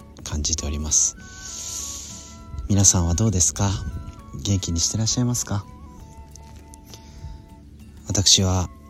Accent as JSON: {"language": "Japanese", "town": "Iwaki", "region": "Fukushima", "country": "Japan", "tie": "born or raised there", "said": "この旅の終わりは自分の地元のいわきで千秋楽を迎える"}